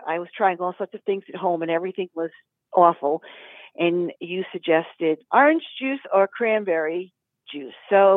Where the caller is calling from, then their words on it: Massachusetts, United States; I'm calling from the Berkshires, and this is a follow-up call.